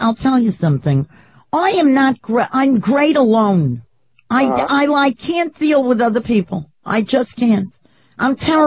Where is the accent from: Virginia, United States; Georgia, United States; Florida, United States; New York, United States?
New York, United States; New York City; I live in Queens now. Oh, you do? But I grew up in Bayside.